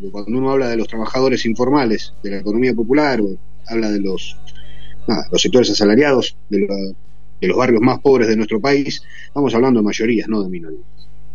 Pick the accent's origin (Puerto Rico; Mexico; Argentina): Argentina; nosotros como comunidad somos argentinos de origen armenio.